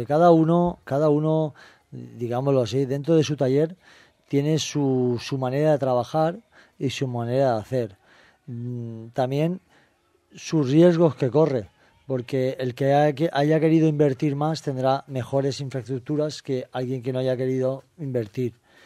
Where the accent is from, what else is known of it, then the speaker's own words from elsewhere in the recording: Paiporta, Valencian Community, Spain; Yo estaba apuntado a una comisión fallera en Paiporta, yo soy de Paiporta, y mis padres me apuntaron a esa falla